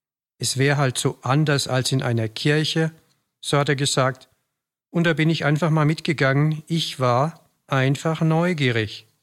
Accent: Theres, Bavaria, Germany; ich komme aus Theres. Ich bin Rentner

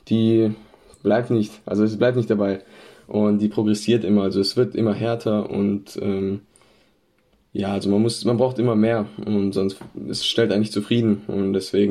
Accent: Ohmden, Baden-Württemberg, Germany; Ich grüße alle herzlich. Ich bin 17 Jahre alt. Ich komme aus der Umgebung Kirchheim, Kirchheim Tech, aus genau gesagt aus Omden.

